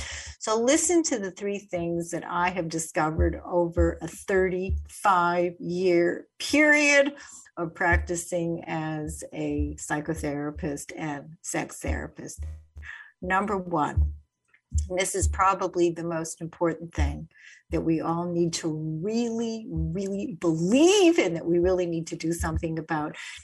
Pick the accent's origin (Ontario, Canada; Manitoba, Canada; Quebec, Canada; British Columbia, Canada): Manitoba, Canada; Winnipeg; when I think when I was growing up in Winnipeg, I mean, violence, teenage dating violence, I don't think so.